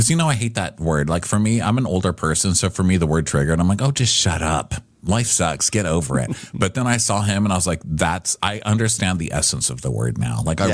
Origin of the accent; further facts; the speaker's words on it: Scotland, United Kingdom; It's like asking a Scottish decky why he's got a bruise. Of course I've got a bruise. I'm a Scottish decky.